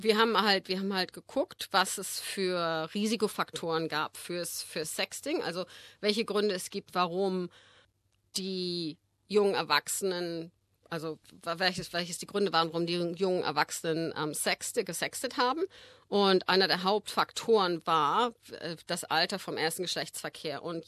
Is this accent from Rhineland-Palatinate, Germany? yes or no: no; Schleswig-Holstein, Germany; moved away as an adult; also born or lived in Berlin; Ich war bis ich 19 war in Deutschland und bin ich bin in Berlin geboren und dann in Schleswig-Holstein groß geworden. Bin dort zur Schule gegangen, bin zum Gymnasium gegangen und habe fast meine ersten 20 Jahre in Deutschland verbracht.